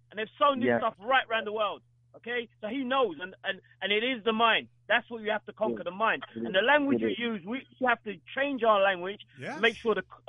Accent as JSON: {"language": "English", "region": "England", "country": "United Kingdom", "tie": "born there", "said": "I live in England. I was born in England, UK."}